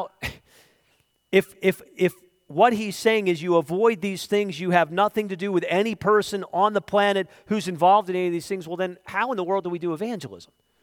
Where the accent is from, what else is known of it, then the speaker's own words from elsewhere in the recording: Pennsylvania, United States; Now, I grew up in Lancaster County.